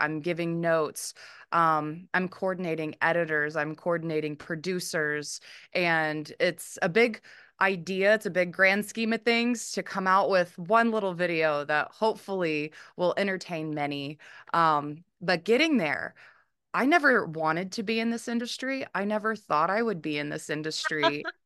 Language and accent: English; Arkansas, United States; now in California, United States; I'm originally from Arkansas. I grew up in Arkansas. However, my family is from Oklahoma, my mother and my father.